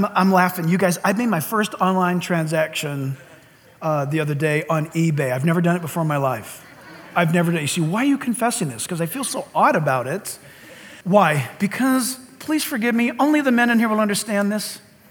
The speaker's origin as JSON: {"language": "English", "region": "California", "country": "United States", "tie": "born or raised there", "said": "Because I grew up laying on that thing and scooting myself around and down the driveway of our house growing up in Orange County."}